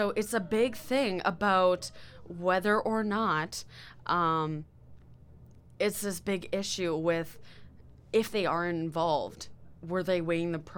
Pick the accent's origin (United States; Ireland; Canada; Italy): Canada; And I mean, we're Canadian, so obviously it sort of hits home a little bit more.